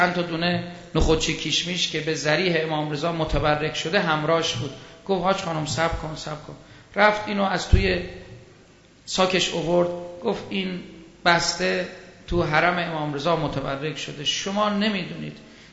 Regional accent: Iran; ما ایرانی هستیم

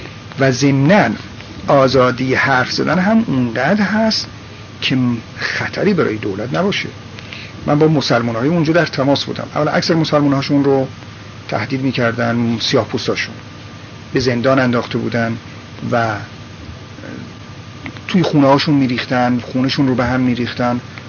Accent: Iran; گفت اهل کجا هستی؟ گفتم ایران.

